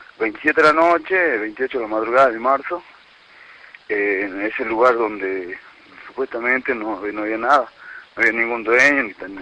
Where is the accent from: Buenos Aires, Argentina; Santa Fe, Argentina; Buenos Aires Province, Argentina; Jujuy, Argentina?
Jujuy, Argentina; Purmamarca; Y nosotros somos de acá de Purnamarca, que trabajando ganamos 500, algunos 300, otros 800